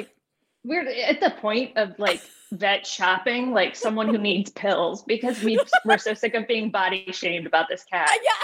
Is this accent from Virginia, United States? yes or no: yes; Richmond, Virginia, United States; So, all right, I'm from Richmond, Virginia, which is arguably Poe's hometown too.